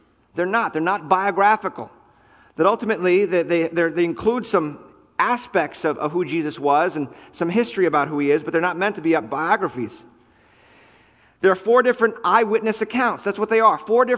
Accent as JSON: {"language": "English", "town": "Port Washington", "country": "United States", "tie": "born or raised there", "said": "I grew up in Port Washington and didn't really go to church most of my life as a child and a young person."}